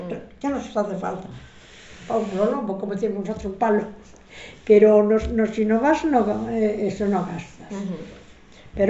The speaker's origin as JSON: {"language": "Spanish", "town": "Sotomayor", "region": "Galicia", "country": "Spain", "said": "Soy de Sotomayor. Tengo, nací el 34, sí, el 35, y ya me veis como soy, tengo 88 años"}